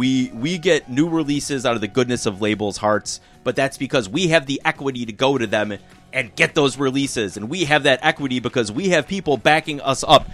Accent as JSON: {"language": "English", "region": "Iowa", "country": "United States", "said": "I am from Iowa. Thank you, Jeff."}